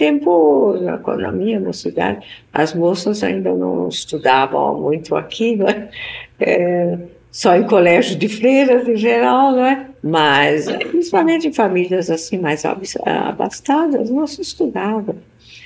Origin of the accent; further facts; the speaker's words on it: Rio de Janeiro, Brazil; born there; also born or lived in Germany / Switzerland; Eu nasci no Rio de Janeiro, em 1907, 25 de janeiro.